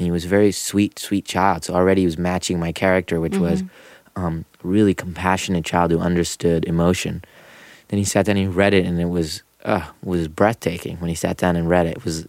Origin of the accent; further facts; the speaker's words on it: Philadelphia, Pennsylvania, United States; you know, we grew up in Philly in the Main Line, and only Indian kid in almost every school I've ever gone